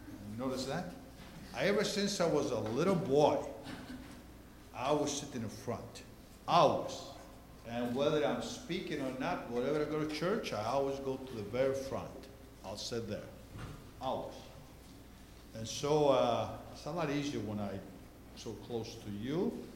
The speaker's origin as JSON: {"language": "English", "region": "Buenos Aires", "country": "Argentina", "tie": "born or raised there", "said": "When I was a little boy, growing up in Buenos Aires in our Russian church"}